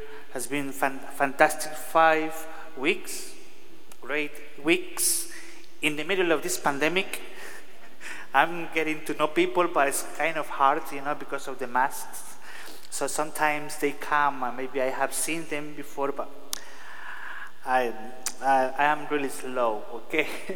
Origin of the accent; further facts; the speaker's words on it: El Salvador; I'm originally from El Salvador. I was in Boulder, Sacred Heart of Jesus, for 4 years